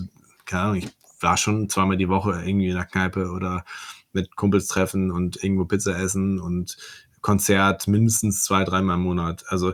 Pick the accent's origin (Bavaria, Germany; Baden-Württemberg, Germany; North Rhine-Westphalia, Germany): North Rhine-Westphalia, Germany; Werne; Ich komme aus Werne, ich darf gar nichts sagen.